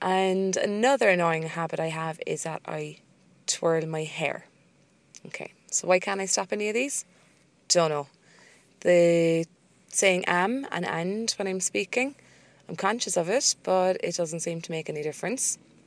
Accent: Cork, Munster, Ireland; from Cork on Audioboo.

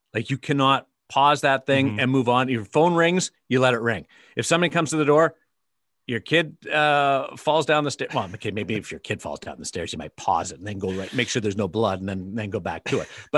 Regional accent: Canada; as a Canadian, I'm speaking on behalf of all Canadians.

